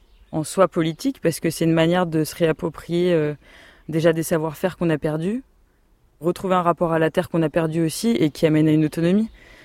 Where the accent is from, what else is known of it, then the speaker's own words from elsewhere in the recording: Grenoble, Auvergne-Rhône-Alpes, France; Je viens de Grenoble. J'habite dans un petit village avec plein de copains.